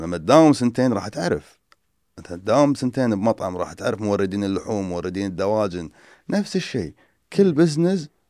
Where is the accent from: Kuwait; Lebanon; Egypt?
Kuwait; وتبدي حجوزات شهر واحد عندنا بالكويت، اللي هي عطلة الربيع أو عطلة نص السنة هذه